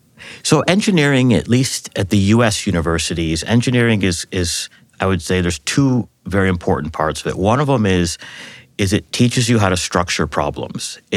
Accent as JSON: {"language": "English", "town": "Chicago", "region": "Illinois", "country": "United States", "tie": "born or raised there", "said": "You know, I grew up in Chicago, and my father was a chemical engineer, and my father worked in pharmaceuticals."}